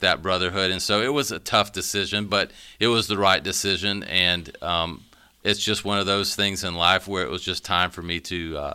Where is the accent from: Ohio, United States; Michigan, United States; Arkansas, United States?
Arkansas, United States; Siloam Springs; I was missing out on a lot of friendships I could build in Siloam. And I just wanted to be back in my hometown and spend more time there during the day.